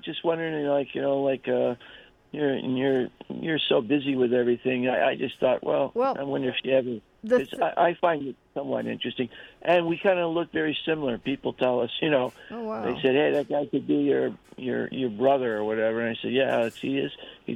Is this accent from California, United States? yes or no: yes; Santa Monica, California, United States; now in Orange County, United States; Yeah, well, I grew up in Santa Monica, and then later on I moved out to the O.C.